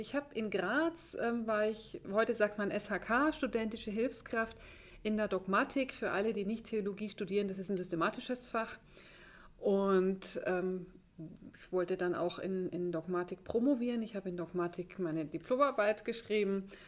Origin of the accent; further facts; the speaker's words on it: Wiesau, Bavaria, Germany; accent: Upper Palatinate dialect; also born or lived in Marktredwitz; ich bin tatsächlich in Marktredwitz in Oberfranken geboren und das war für mich immer so ein bisschen komisch, weil eigentlich bin ich ja in der Oberpfalz in Wiesau dann aufgewachsen. Ich spreche den Dialekt der Oberpfalz